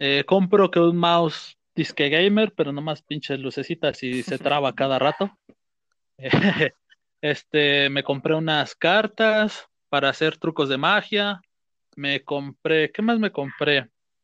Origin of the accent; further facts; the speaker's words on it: Mexico City, Mexico; Bueno, es que soy de la Ciudad de México, carnal.